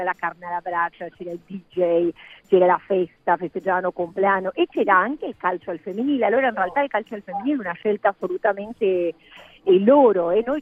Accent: Argentina; Italian is a second language; also born or lived in Rome, Italy; now in Brussels, Belgium; io tra l'altro vivo a Bruxelles. Allora, io sono argentina, però per il lavoro che fa mio marito, che è italiano, ho vissuto tanto a Roma, adesso vivo a Bruxelles

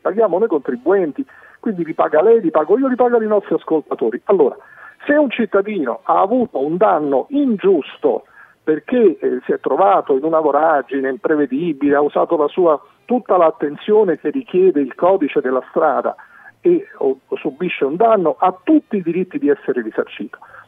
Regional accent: Rome, Lazio, Italy; come ha detto lei sono romano

